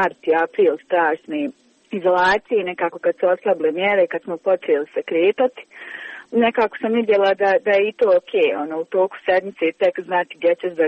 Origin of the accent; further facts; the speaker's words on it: Kakanj, Federation of Bosnia and Herzegovina, Bosnia & Herzegovina; moje društvo je, mislim, mi smo iz Kaknja